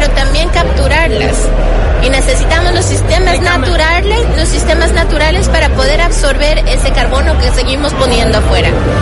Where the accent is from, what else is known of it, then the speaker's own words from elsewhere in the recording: Quito, Pichincha, Ecuador; born there; Sí, soy del Ecuador, yo nací en Quito.